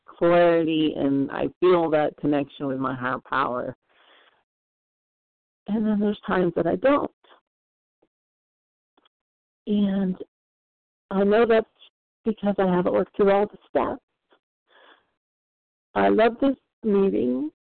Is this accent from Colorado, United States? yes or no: no; California, United States; I'm from Southern California.